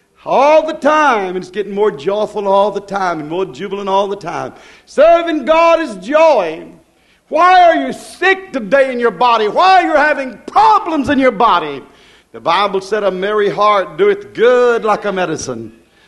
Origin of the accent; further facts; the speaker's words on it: United States; And I speak for America because I'm an American. I'm glad that I'm American.